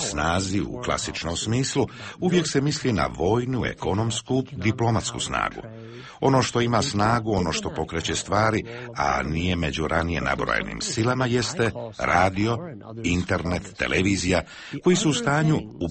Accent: United States; Serbian is a second language; Well, first as an American, kao Amerikanac ja to ovako posmatram.

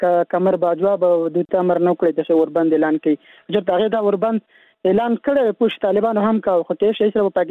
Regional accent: Helmand, Afghanistan; د هلمند ولایت نه، فلان دلته موږ په هلمند کې یو.

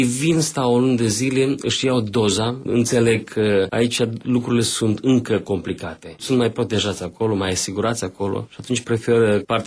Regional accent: Florești, Florești District, Moldova; Sunt din Florești și am avut un caz când un român s-a dat drept floreștean.

